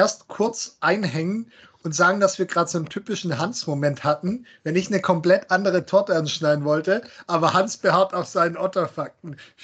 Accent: Baden-Württemberg, Germany; accent: Swabian; normalerweise rede ich ein bisschen schwäbischer und ich merke es bei manchen Worten, wo ich dann bemüht bin, so halbwegs Hochdeutsch zu sprechen.

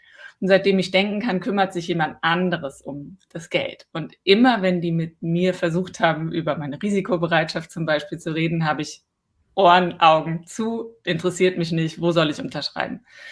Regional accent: Cologne, North Rhine-Westphalia, Germany; ich komme aus Köln oder wohne gerade in Köln und schon lange.

